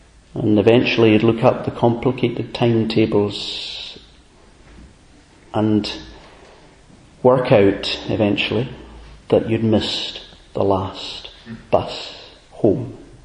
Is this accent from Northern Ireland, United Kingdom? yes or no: no; Alness, Scotland, United Kingdom; When I was growing up in Alness, Inverness was the place to go.